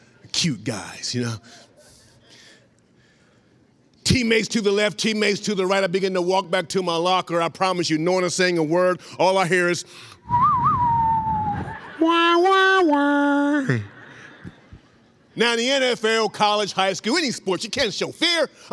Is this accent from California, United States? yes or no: no; Columbus, Ohio, United States; Being that I'm from Columbus, Ohio, and Cincinnati is about 150 miles, 140 miles away.